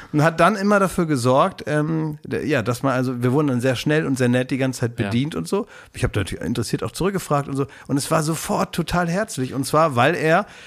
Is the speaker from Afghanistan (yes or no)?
yes; Afghanistan; German is a second language; now in Germany; Ich komme aus Afghanistan. Ich wohne schon ganz lange hier. Ich eigentlich spreche eine andere Sprache, aber das kann ich auch lesen. Und ich spreche auch ein bisschen Farsi.